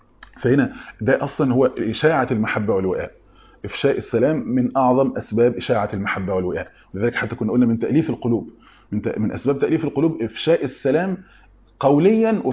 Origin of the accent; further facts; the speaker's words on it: Egypt; احنا كمصريين